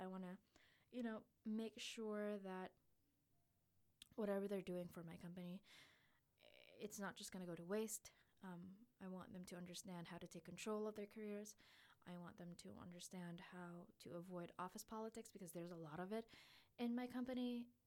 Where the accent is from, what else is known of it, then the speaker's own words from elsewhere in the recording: Philippines; It's hard to say that as a Filipino. Silly little head. Okay. Because a while ago there was that accent, and now it's back.